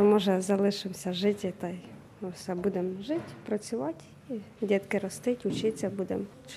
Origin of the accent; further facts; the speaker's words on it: Mykolaiv Oblast, Ukraine; Ми з Миколаївської області.